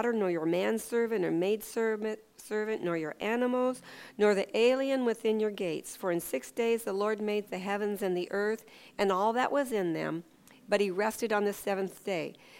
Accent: Ketchikan, Alaska, United States; I was born and raised in Ketchikan. And in fact, Debbie Andres and I were born in the same little hospital here in Ketchikan.

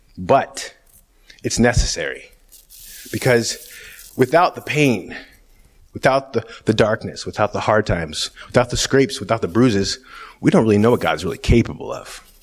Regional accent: Delta Junction, Alaska, United States; I'm from Delta Junction, Alaska.

